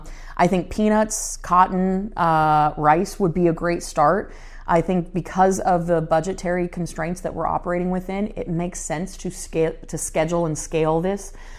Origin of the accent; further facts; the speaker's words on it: Florida, United States; in my home state of Florida